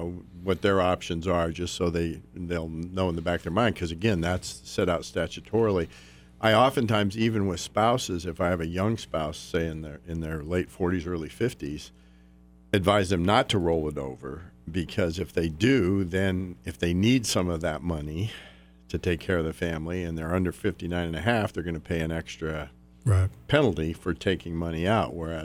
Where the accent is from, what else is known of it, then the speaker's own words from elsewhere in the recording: Nebraska, United States; also born or lived in North Dakota, United States; I grew up in Nebraska, North Dakota.